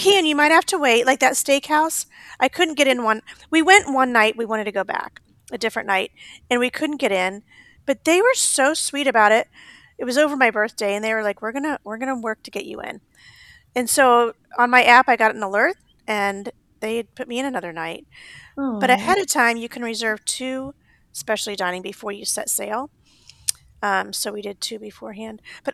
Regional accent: United States; because I'm an American and I don't speak another language, unfortunately.

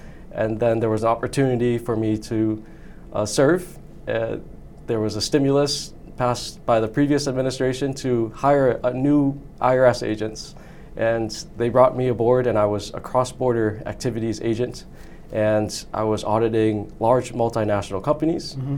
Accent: Quincy, Massachusetts, United States; I was born and raised here in Quincy, Massachusetts. My parents immigrated here as Vietnamese boat people refugees, and my dad went to Quincy High School

